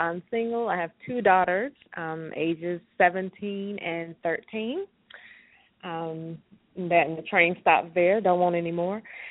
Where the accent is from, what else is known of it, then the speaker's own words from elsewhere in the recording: Durham, North Carolina, United States; also born or lived in Raleigh; Okay, well, I am from Durham, North Carolina, which they call the Bull City. I was actually born in Raleigh but raised here in Durham.